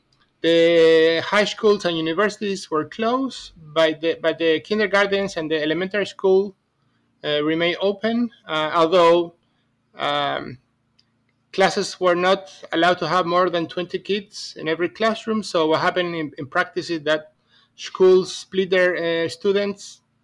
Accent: Ecuador; English is a second language; also born or lived in Buenos Aires, Argentina / United States; now in Reykjavik, Iceland; So I'm originally from Capital Federal, from Buenos Aires, although I live... I basically grew up in Ecuador, and then I also live many years in the U.S.

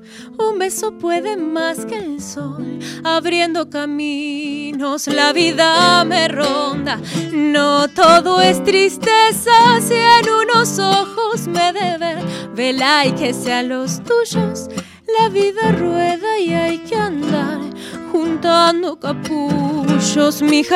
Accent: Saladillo, Buenos Aires Province, Argentina; yo viví en Saladillo, el pueblo de Saladillo, muchos años. De hecho, yo siempre digo que nací acá en Capital, pero me siento más de allá que de acá.

